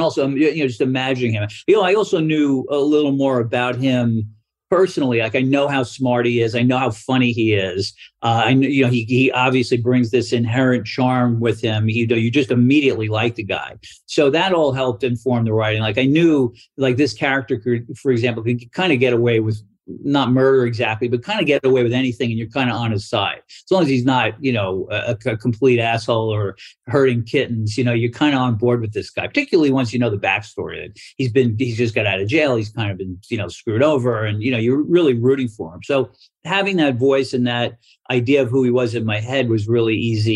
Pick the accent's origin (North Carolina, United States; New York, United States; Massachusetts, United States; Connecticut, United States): New York, United States; Brooklyn; I grew up in Brooklyn. You know, I didn't know what I wanted to do except be rich. I grew up in a, you know, fairly blue collar neighborhood.